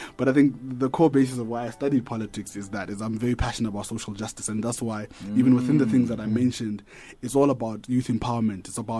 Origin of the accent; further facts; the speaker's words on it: Atamelang, North West, South Africa; I come from Northwest, from a township called Atamelang. I'm this side by virtue of educational ambition and career prospects.